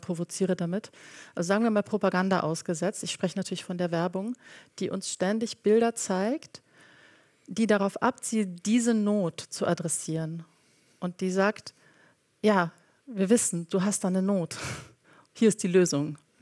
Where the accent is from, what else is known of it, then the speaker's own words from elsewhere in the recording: Bali, Indonesia; also born or lived in Germany; Und ich bin nicht nur auf Bali aufgewachsen, sondern auch in Deutschland.